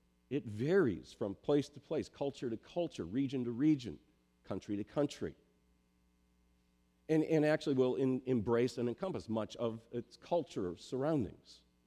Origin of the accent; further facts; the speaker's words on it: Minnesota, United States; now in West Michigan, United States; Around West Michigan, and this took me a while to figure out because I ain't from here. I'm from Minnesota, right? And in Minnesota, we got all the Lutheran people, right?